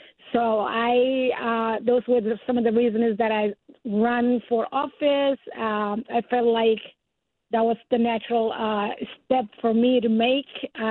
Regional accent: Somalia; English is a second language; also born or lived in Atlanta, Georgia; now in Maine, United States; I'm from Somalia, East Africa, born and raised, came to the United States about some 30, almost 4 years ago. and lived in Atlanta, Georgia, several years, and then moved to Maine in 2005.

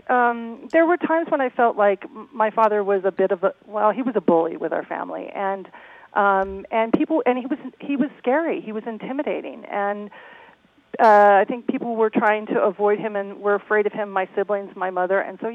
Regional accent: Nevada, United States; born there; also born or lived in Colorado / Hawaii / California; I was born in Nevada. We moved to Colorado. Then we moved to Hawaii, which was a shock.

